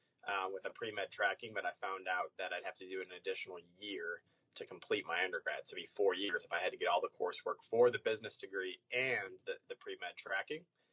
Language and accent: English; Novi, Michigan, United States; I am born and raised in Metro Detroit, so Novi, Michigan, kind of northeast of Ann Arbor, and about due west of Detroit.